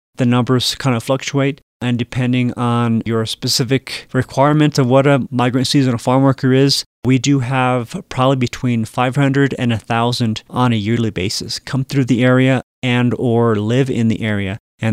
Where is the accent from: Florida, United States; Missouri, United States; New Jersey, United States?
Florida, United States; Miami; now in Colorado, United States; Originally, I was born and raised in Miami, Florida. So I moved out to Colorado in 1996 with my family.